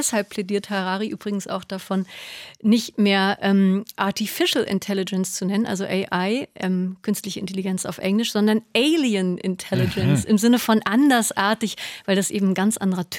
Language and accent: German; Berlin, Germany; Das geht mir als Urberlinerin ehrlich gesagt auch ganz schön oft so, wenn ich durch Berlin fahre.